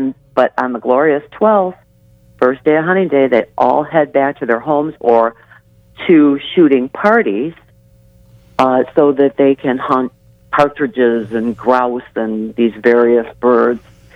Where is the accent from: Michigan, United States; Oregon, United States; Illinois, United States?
Michigan, United States; I'm from Southeast Michigan. I'm real near Detroit.